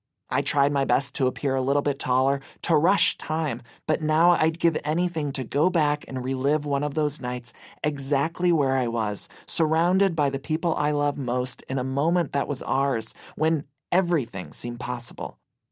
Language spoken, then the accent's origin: English; Ohio, United States; As a little boy growing up in Northeast Ohio